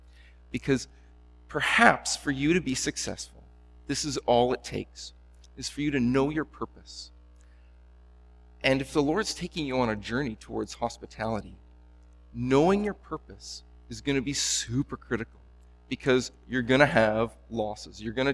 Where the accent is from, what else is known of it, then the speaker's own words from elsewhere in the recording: Edmonton, Alberta, Canada; I grew up in Edmonton